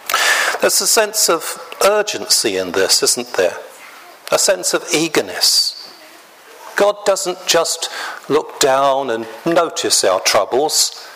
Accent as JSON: {"language": "English", "region": "London", "country": "United Kingdom", "tie": "born there", "said": "I was born in the Salvation Army Hospital in Hackney in London, 6 p.m. on a Sunday evening, just in time for the evening service."}